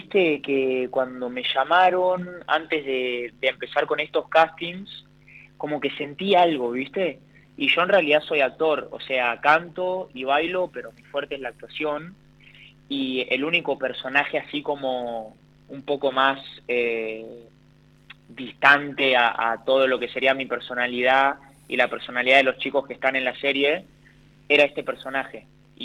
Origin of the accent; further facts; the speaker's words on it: El Bolsón, Río Negro, Argentina; also born or lived in Bariloche / Viedma; yo soy del Bolsón. La verdad es que viví también un tiempo largo en Viedma, pero nací en Bariloche y después, nada, mi vida está en Bolsón